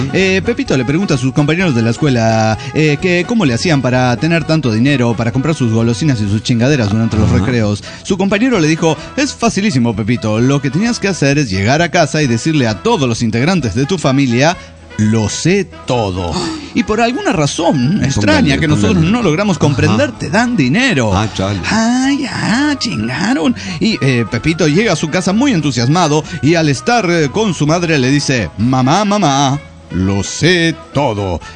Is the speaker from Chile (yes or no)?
yes; Los Andes, Valparaíso, Chile; Hola, ¿qué tal, amigos? Soy la chica de los Andes, Chile.